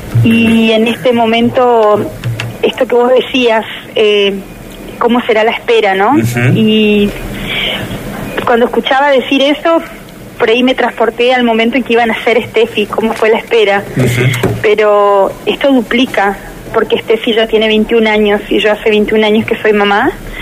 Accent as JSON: {"language": "Spanish", "town": "Montecarlo", "region": "Misiones", "country": "Argentina", "tie": "born or raised there", "said": "gracias Monte Carlo. Nosotros somos hijos de Monte Carlo, pero también sentimos el acompañamiento de todo Misiones"}